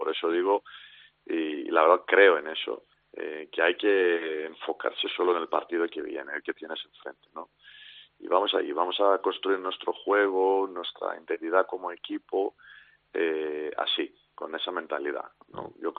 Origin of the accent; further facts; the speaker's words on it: Greece; Spanish is a second language; now in Spain; porque lo digo porque soy griego y sé en Grecia y en general en Israel también